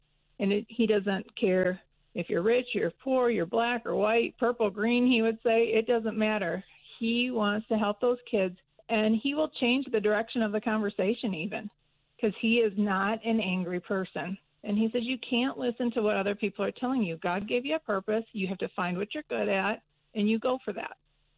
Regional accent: Michigan, United States; I grew up in Michigan.

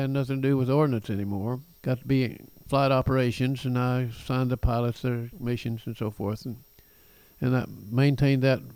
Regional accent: Byers, Oklahoma, United States; He said, I'm from Durant, Oklahoma. Where are you? I said, Byers.

